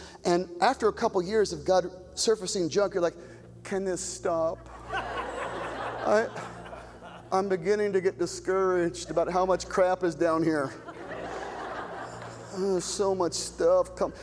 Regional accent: Arizona, United States; now in California, United States; I was raised in Arizona. And when you're raised in Arizona, you dream of getting the H out of Arizona.

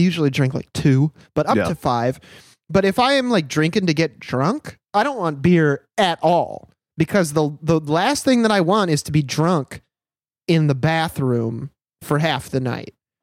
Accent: Michigan, United States; I grew up in Michigan and this is all I know.

